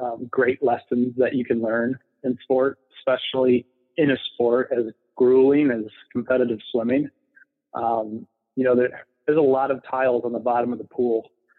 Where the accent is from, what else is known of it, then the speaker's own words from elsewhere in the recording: United States; I grew up on Lake Michigan. My dad sold boats at the local marina, and my mom was a swim teacher.